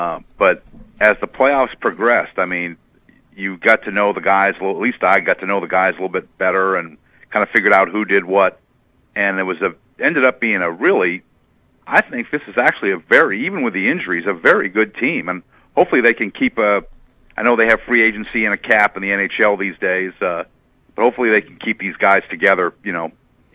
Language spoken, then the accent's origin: English; New Hampshire, United States; Well, I grew up in New Hampshire. There was we had a sporting goods store downtown. We had one sporting goods store, a pretty kind of small town.